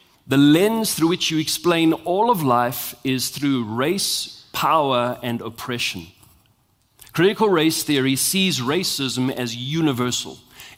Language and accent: English; South Africa; also born or lived in United Kingdom; Because here I am, a white South African. I'm half British, half South African Afrikaner.